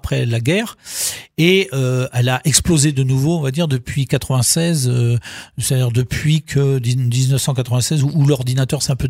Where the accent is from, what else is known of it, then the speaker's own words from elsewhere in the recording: Hungary; Alors beaucoup dans les pays de l'Est, là chez nous, en Hongrie